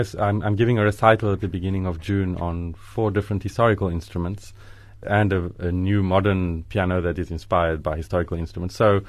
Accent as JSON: {"language": "English", "country": "South Africa", "also_born_or_lived": "Italy / Germany", "second_language": "English", "moved": "yes", "said": "People did not realize that I came from South Africa."}